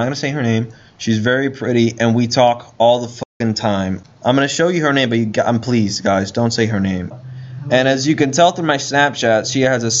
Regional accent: Cuba; you know me, I'm from Cuba. What do I have? I have African spirit blood.

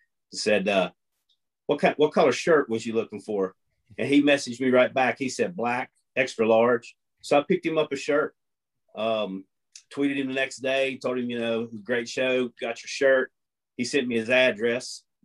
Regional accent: West Virginia, United States; Oh, I'm from West Baghdad, Virginia.

